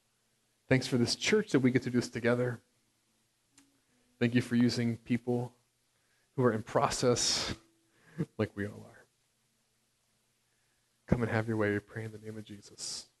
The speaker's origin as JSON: {"language": "English", "town": "Cincinnati", "region": "Ohio", "country": "United States", "tie": "born or raised there", "said": "I'm going to be thinking about my hometown, Cincinnati."}